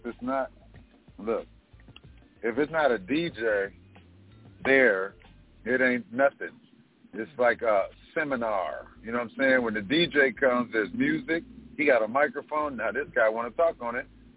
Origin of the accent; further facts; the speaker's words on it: Los Angeles, California, United States; I'm from the West Side in South Central.